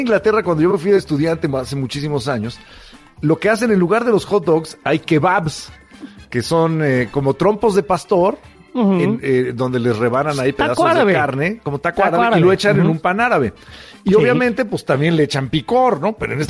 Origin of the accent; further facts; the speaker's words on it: Mexico; Yo soy mexicano